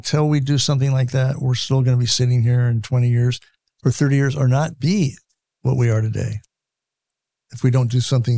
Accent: California, United States; I grew up in California. It breaks my heart.

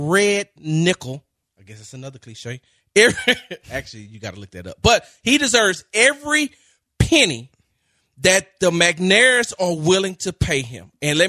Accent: the South, United States; but I'm from the South. And in the South, we are loud.

